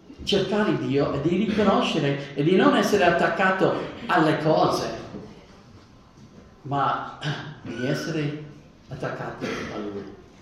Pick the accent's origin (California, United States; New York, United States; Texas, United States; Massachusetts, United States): Texas, United States; Io sono cresciuto nel Texas orientale